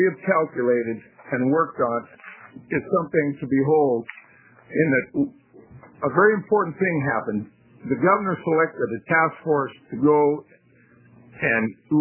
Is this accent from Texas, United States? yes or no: no; Astoria, Oregon, United States; I'm from Astoria.